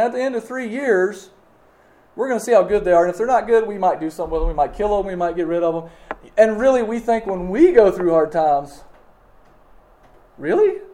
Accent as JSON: {"language": "English", "country": "United States", "said": "That's part of being an American, living here."}